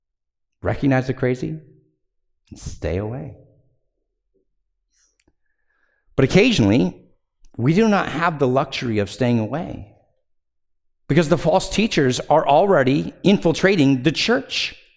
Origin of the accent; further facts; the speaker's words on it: California, United States; Well, growing up in California, on our street, we had several oleander bushes.